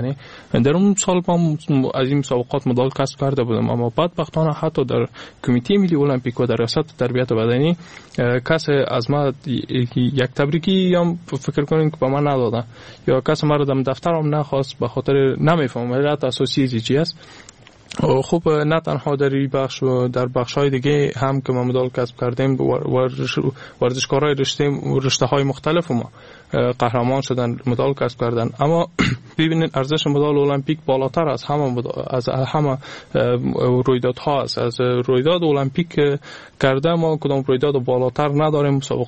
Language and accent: Persian; Afghanistan; ما از افغانستان هستم، از مردم افغانستان هستم.